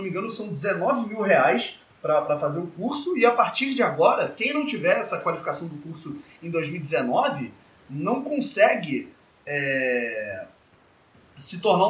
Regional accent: Teresópolis, Rio de Janeiro, Brazil; lá na minha cidade, em Teresópolis, na Granja Comari.

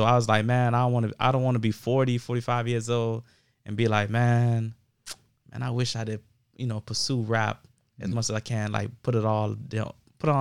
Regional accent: Miami, Florida, United States; I'm from Miami. You know, I rap from Overtown straight to North Miami. You know, that's where I pretty much grew up around.

